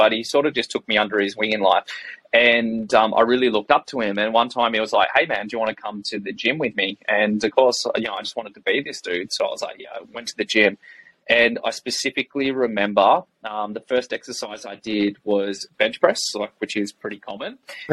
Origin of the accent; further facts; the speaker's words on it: Canberra, Australian Capital Territory, Australia; now in Perth, Australia; which is actually how I ended up in Perth because I grew up in Canberra, came here for the Nationals 1 year.